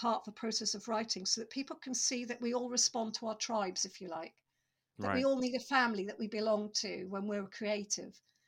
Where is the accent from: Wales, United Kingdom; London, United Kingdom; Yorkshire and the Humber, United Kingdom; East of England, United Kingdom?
East of England, United Kingdom; So I grew up in Norfolk.